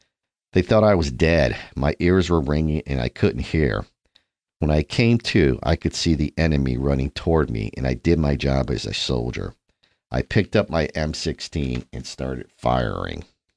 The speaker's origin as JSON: {"language": "English", "town": "Dayton", "region": "Ohio", "country": "United States", "tie": "born there", "said": "I was born in Dayton, in Ohio. My dad was in the military."}